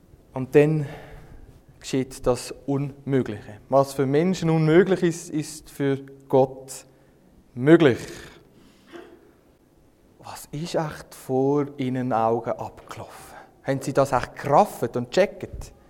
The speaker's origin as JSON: {"language": "German", "country": "Switzerland", "said": "Wie kann ich euch noch so behandeln als Schweizer?"}